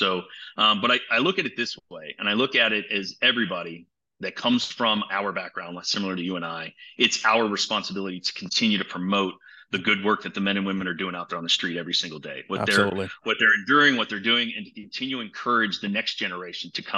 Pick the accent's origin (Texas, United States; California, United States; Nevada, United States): Nevada, United States; Las Vegas; I grew up in Las Vegas, Nevada.